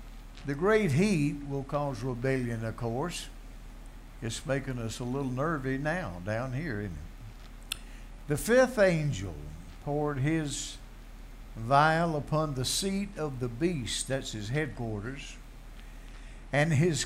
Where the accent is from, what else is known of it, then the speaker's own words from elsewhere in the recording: United States; I'm an American and I love our country and I try to stand up for it